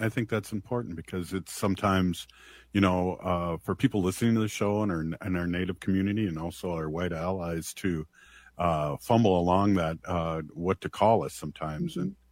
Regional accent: United States; being an old person that I am, I don't mind being called Indian

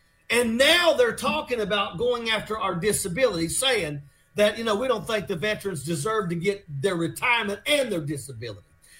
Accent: West Virginia, United States; Now, I come from West Virginia

